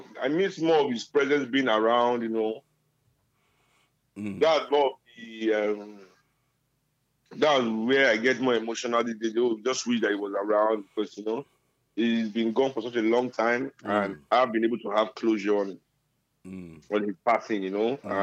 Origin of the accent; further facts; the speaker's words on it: Calcutta, West Bengal, India; you know, I grew up in Calcutta.